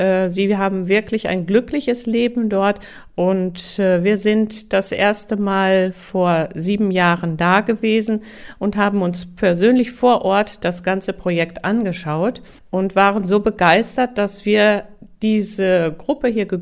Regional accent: Hesse, Germany; Ich komme hier aus Hessen

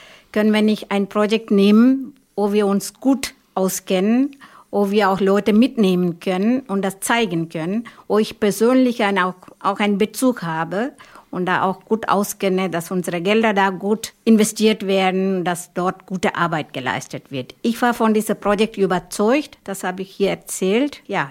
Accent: Kerala, India; German is a second language; now in Germany; in meiner Heimat in Indien und Kerala. Von meinem Heimatort nur 3 Kilometer entfernt.

